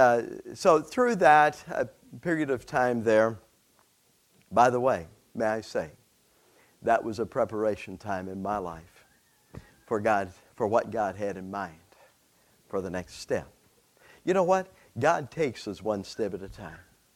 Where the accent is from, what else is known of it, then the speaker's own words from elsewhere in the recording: Ohio, United States; we have we were born and raised in Ohio, Holmes County, Ohio.